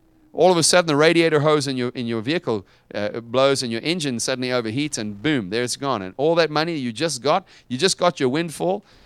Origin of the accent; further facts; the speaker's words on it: United States; And I say ours because I am American and proud of it.